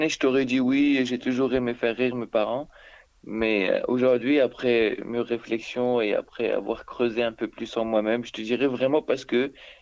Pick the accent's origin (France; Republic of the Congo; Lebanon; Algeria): Algeria; Tu sais, j'ai grandi en Algérie. Les 10 premières années de ma vie, c'était couvre-feu, parce qu'il y avait la guerre civile.